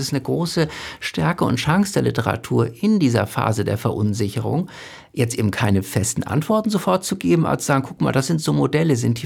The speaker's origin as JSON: {"language": "German", "region": "Northern Germany", "country": "Germany", "said": "Ich komme aus Norddeutschland, von der Ostseeküste. Für mich ist Landschaft mit Heimat verbunden."}